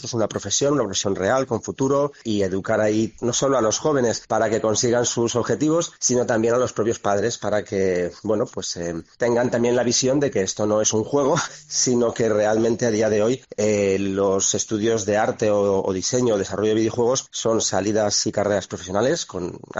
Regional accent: La Rioja, Spain; y bueno, como riojano, y La Rioja creo que es un lugar, por muchas razones que conocemos todos, perfecto para desarrollar actividades y para vivir

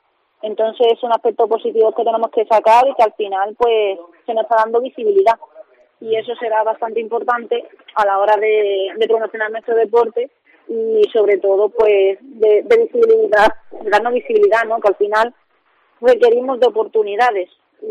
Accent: Cadiz, Andalusia, Spain; yo como ciudadana gaditana me tienen ahí para lo que quiera

